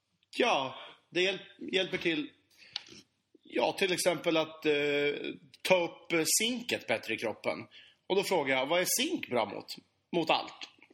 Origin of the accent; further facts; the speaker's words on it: Gothenburg, Västra Götaland County, Sweden; accent: Gothenburg; Din gotländska är som min göteborgska.